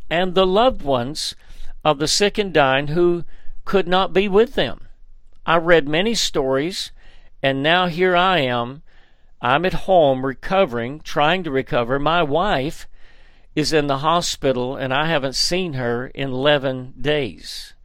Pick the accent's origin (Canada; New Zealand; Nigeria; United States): United States; Dayton, Tennessee; There's a doctor in my hometown in Dayton, Tennessee.